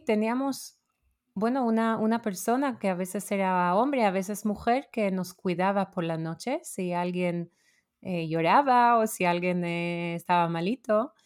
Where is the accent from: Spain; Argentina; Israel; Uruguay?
Israel; born there; Spanish is a second language; quien no me conoce, pues nací en Israel hace 46 años, ahí dentro de un kibbutz, que es una forma súper bonita de convivencia, de vivir.